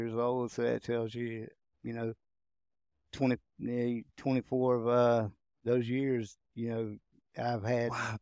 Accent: Bibb City, Georgia, United States; I grew up in Bibb City, right not too far from here, actually. Son of mill workers, and my grandparents were mill workers.

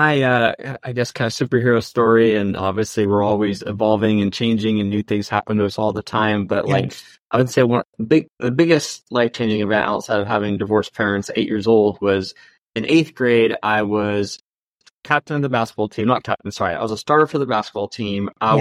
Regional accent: Oregon, United States; now in New York, United States; And I hail from New York, originally from Oregon

